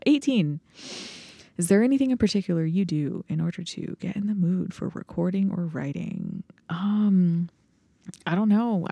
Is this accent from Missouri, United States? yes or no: no; Florida, United States; I have had exotic animals before. I am from Florida after all.